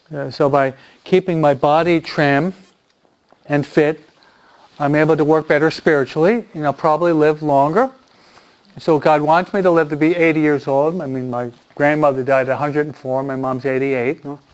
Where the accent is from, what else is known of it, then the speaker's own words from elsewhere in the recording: New Jersey, United States; I'm from New Jersey where it gets cold out.